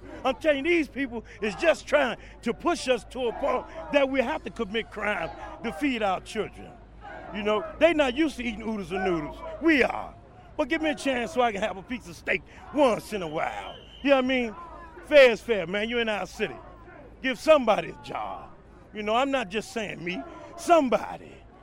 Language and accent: English; Washington, District of Columbia, United States; I'm from Washington, D.C., Southeast. I graduated in Anacostia in 1984.